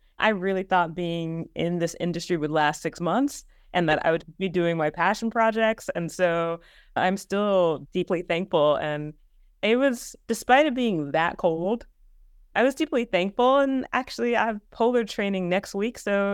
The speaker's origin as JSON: {"language": "English", "region": "Georgia", "country": "United States", "also_born_or_lived": "Alaska / Texas", "said": "I'm from Georgia, but I grew up military. And so my dad was stationed all around. And so I was born overseas. I lived in Alaska, Texas. And then my parents, they both live in Georgia."}